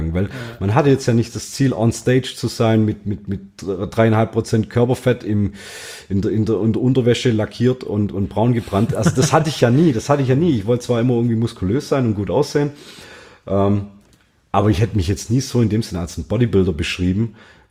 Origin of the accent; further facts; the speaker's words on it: Baden-Württemberg, Germany; Bin dann halt immer als Schwabe für Hesse gestartet.